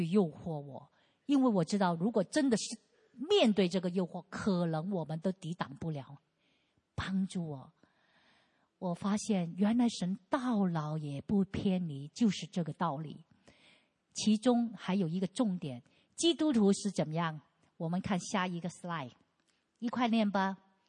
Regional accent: Guangdong, China; accent: Cantonese; 我们广东话有三个叉烧好过生你啊

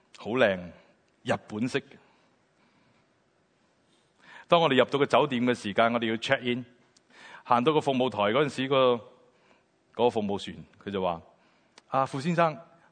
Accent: China; 我们中国人喜欢拜神，初一十五去拜神

